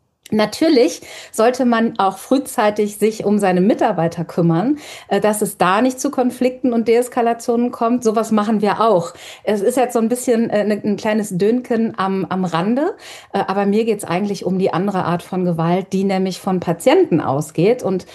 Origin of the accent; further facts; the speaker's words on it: North Rhine-Westphalia, Germany; ich komme ja aus dem Ruhrgebiet, ich eine Praxis habe, die im Ruhrgebiet ansässig ist